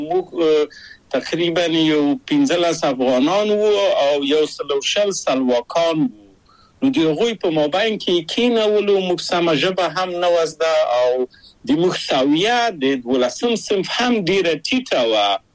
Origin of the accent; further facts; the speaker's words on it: Kabul, Afghanistan; moved away; زه له کابل ته یو دولتي بورس چکسلواکیا ته راغلم.